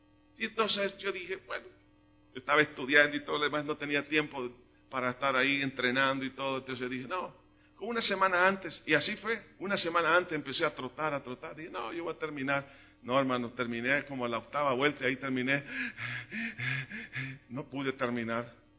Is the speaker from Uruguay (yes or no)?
no; El Salvador; No progresamos, hermanos, como salvadoreños